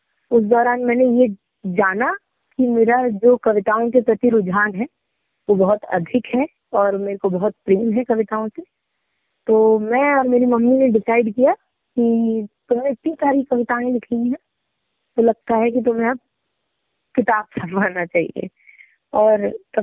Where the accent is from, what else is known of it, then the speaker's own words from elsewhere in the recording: Bhopal, Madhya Pradesh, India; born there; मैं भोपाल मध्य प्रदेश से हूँ, मेरी पैदाइश स्थान भी वही है, भोपाल मध्य प्रदेश।